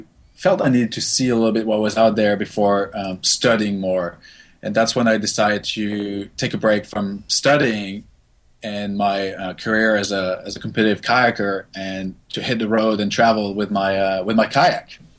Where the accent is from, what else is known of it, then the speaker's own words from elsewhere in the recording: Grand Est, France; growing up in Alsace, which is, if you people are familiar with Alsace, it's right next to Germany.